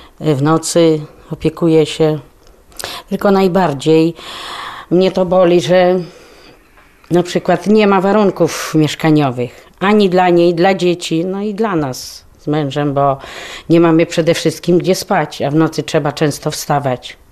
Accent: Bychawa, Lublin Voivodeship, Poland; jestem z Bychawy. Dojeżdżam tutaj do niej, żeby jej pomóc.

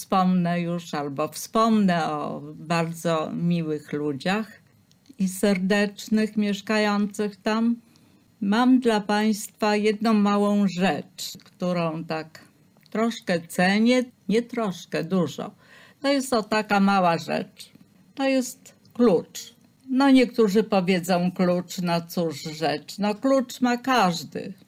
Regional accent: Warmian-Masurian Voivodeship, Poland; now in Lublin, Poland; tutaj mieszkam, więc chyba zasłużyłam na miano lublinianki. Pochodzę w ogóle z Warmii.

